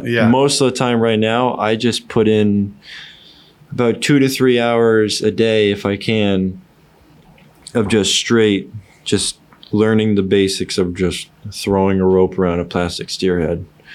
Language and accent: English; Townsend, Massachusetts, United States; I'm from Townsend, Massachusetts, so there ain't no cowboys around that area unless you're driving at least 4 or 5 hours.